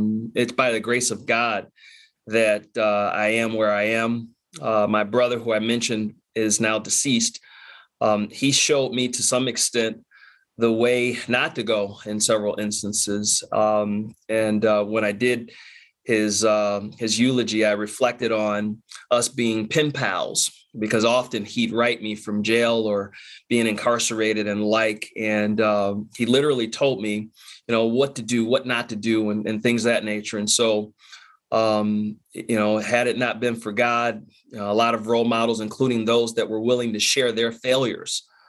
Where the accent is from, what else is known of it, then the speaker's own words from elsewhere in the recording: Detroit, Michigan, United States; So I was born and raised in Detroit on the west side, 19810 Westmoreland, just off of Evergreen and Pembroke, across the street from Henry Ford High School.